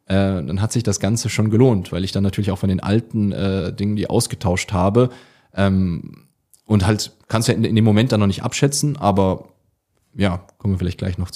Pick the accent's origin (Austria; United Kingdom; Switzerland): Switzerland; also born or lived in Germany; ich komme ganz ursprünglich aus Deutschland, bin in Deutschland geboren, bin jetzt aber schon seit ich 12 oder 13 Jahre alt bin, eigentlich permanent in der Schweiz.